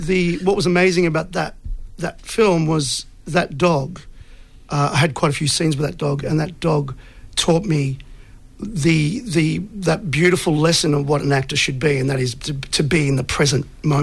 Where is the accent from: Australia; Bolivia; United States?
Australia; Sydney, New South Wales; because I'm from Sydney originally